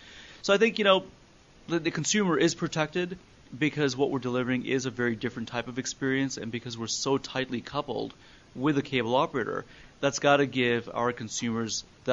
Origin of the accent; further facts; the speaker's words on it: Canada; You know, as a Canadian and as a Canadian company